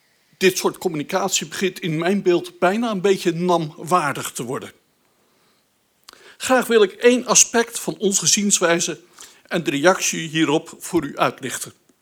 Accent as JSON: {"language": "Dutch", "town": "Taarlo", "region": "Drenthe", "country": "Netherlands", "said": "uit Taarlo en ik ben aanwonende."}